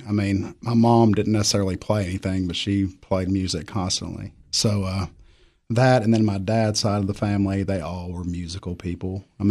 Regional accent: Silver Point, Tennessee, United States; also born or lived in Nashville; So I grew up in Silver Point, Tennessee, the metropolis down there below Baxter.

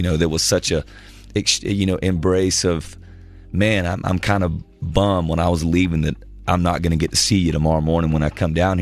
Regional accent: Georgia, United States; now in Nashville, United States; Originally from South Georgia.

